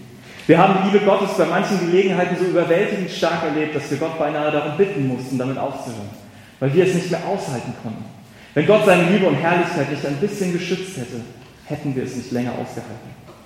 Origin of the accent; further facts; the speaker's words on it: Northern Germany, Germany; Ich sowieso nicht als Norddeutscher.